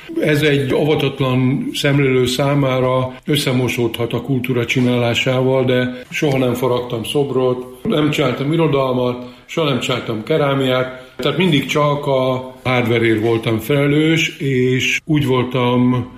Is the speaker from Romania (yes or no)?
no; Vasvár, Vas, Hungary; accent: Vas county dialect; now in Pécs, Hungary; Még megőriztem a Ízes-Vas megyei tájszólást, igen. Azért az egyetemi évek nem múltak el nyomtalanul, és aztán ide húzott vissza Pécsre